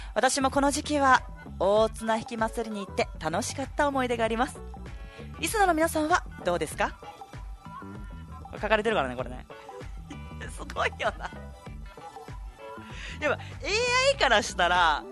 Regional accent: Chubu, Japan; accent: Chubu dialect; 中部出身で中部の癖とか方言とか抜けないままラジオパーソナリティやってしまってるから、

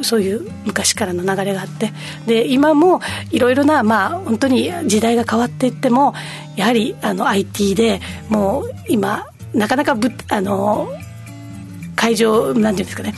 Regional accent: Nago, Okinawa, Japan; 地元が名護です。

